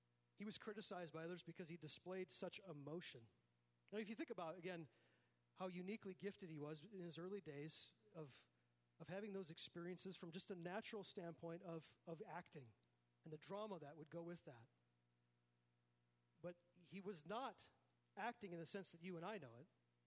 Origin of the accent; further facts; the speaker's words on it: Minnesota, United States; And like growing up in Minnesota, we'd always say, you know, like the sauna would fix everything, right?